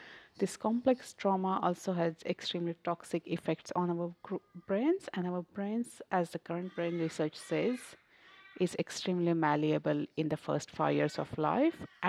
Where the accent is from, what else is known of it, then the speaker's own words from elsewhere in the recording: India; English is a second language; Culturally speaking, I'm from India, and that allows me to understand the perspectives of migrants and that differences in the culture